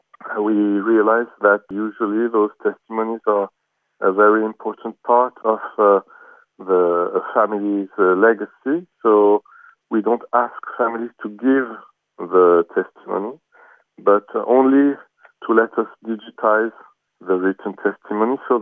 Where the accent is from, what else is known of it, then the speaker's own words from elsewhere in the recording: Paris, Île-de-France, France; English is a second language; I'm born and bred in France, in Paris. And originally my grandparents came from Turkey in 1920. So yes, I was born here in Paris.